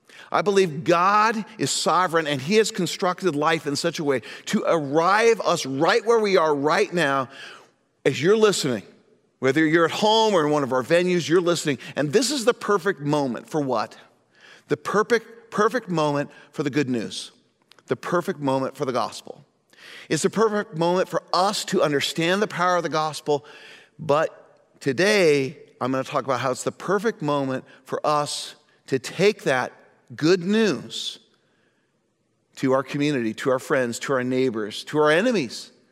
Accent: Indianapolis, Indiana, United States; we were going back to my hometown in Indianapolis

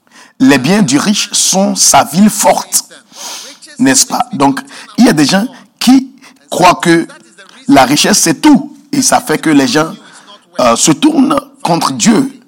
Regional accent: Jamaica; Comme nous venons de Jamaïque et les Caraïbes, j'ai vu les îles.

